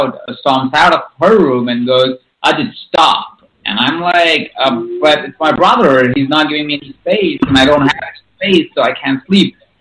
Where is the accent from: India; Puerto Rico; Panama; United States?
India; Jaipur, Rajasthan; my backstory is I was born in India in a small town called Jaipur. It's, you know, like when you think of India, colors, dance, music, you kind of are thinking about that city. It's like full of palaces.